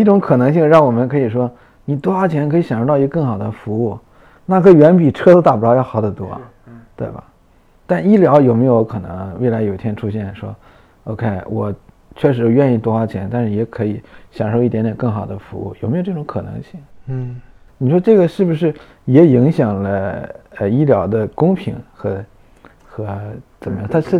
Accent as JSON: {"language": "Chinese", "region": "Northeast China", "country": "China", "tie": "born or raised there", "said": "我们老家东北"}